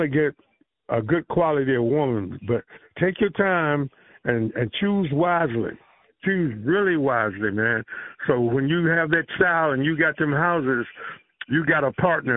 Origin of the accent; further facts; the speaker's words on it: Roanoke, Virginia, United States; I went to church one weekend up in my hometown, up in Roanoke